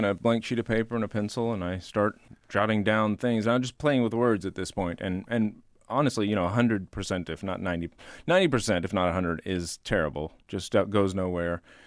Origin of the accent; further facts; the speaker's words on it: Texas, United States; because I grew up in Texas, and Texas is a world removed from the fancy